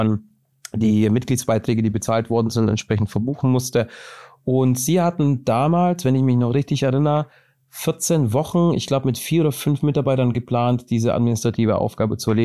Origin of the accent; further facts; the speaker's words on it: Lake Constance, Germany; now in Wiesbaden, Germany; 36 Jahre jung, aus Wiesbaden. Kein ursprünglicher Wiesbaden, sondern ich bin am Bodensee aufgewachsen unter anderem und nach Wiesbaden zugezogen.